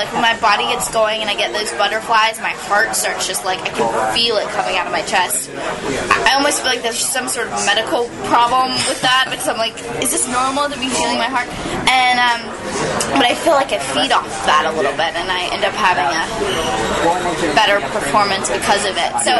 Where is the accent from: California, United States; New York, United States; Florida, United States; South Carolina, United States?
South Carolina, United States; I'm from South Carolina originally, southern chick.